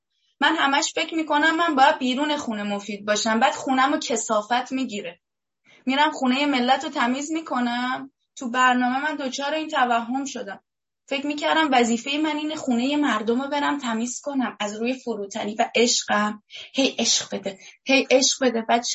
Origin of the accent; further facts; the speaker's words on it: Iran; moved away as an adult; اومدم بیرون از ایران یه زبان دیگه یاد گرفتم، الان نه تنها به زبان مادری مسلطم، به 2 زبان دیگه هم مسلطم.